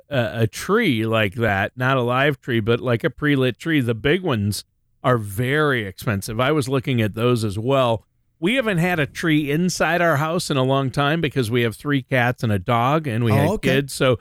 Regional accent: Worthington, Minnesota, United States; When I left my hometown of Worthington, Minnesota

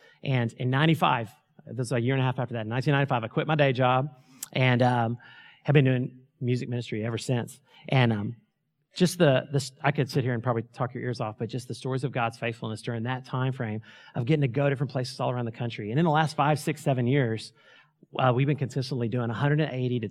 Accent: Minnesota, United States; hi, they're okay, we're from Minnesota.

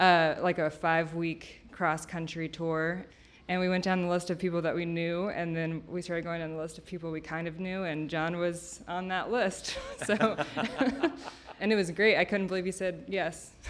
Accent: Georgia, United States; also born or lived in Charlotte, North Carolina; I grew up, born in North Carolina in Charlotte, and then grew up in outside of Atlanta, Georgia.

